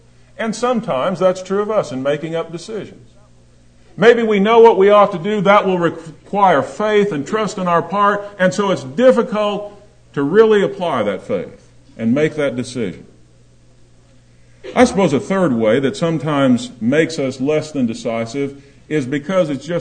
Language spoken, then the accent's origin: English; Denver, Colorado, United States; I grew up in Denver, and I'm a Denver Bronco fan.